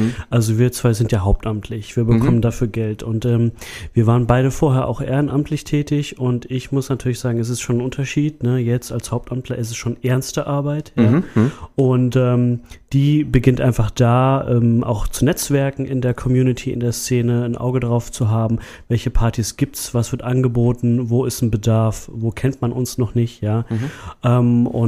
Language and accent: German; Frankfurt, Hesse, Germany; ist ja meine Heimat, Frankfurt. Mhm. Ich wollte gerne wieder zurückkommen nach 2 Jahren Köln.